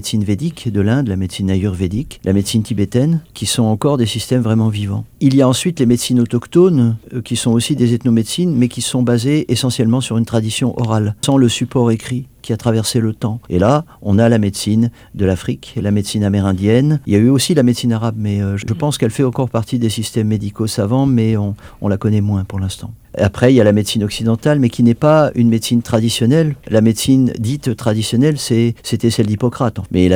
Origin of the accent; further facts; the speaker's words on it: France; Je viens de France, mais je fais de la médecine chinoise depuis 40 ans